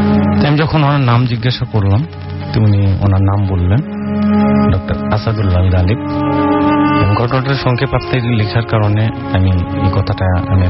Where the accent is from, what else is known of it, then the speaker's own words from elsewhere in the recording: Bogura, Rajshahi Division, Bangladesh; আমার গ্রামের বাড়ি বগুড়া, শহরে আমাদের বাসা আছে, গ্রামে আমাদের বাসা আছে, তো এখানে থাকি না।